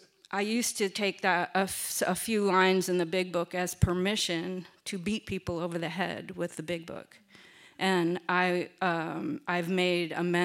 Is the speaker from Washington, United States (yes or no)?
yes; Seattle, Washington, United States; I grew up in Seattle, born and raised Seattleite.